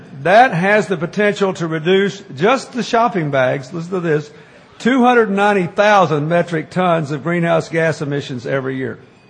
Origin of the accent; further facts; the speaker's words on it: Mississippi, United States; which have a great school in the Mississippi Delta in my home state